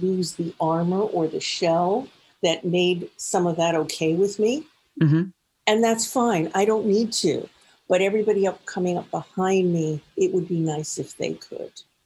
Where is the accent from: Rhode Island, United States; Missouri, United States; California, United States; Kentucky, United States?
Rhode Island, United States; Newport; And when I was 16, I made a movie in my hometown of Newport, Rhode Island, and as an extra.